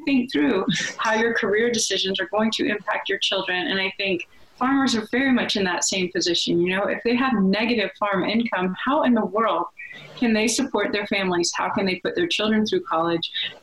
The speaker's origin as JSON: {"language": "English", "region": "Texas", "country": "United States", "said": "I come from Texas"}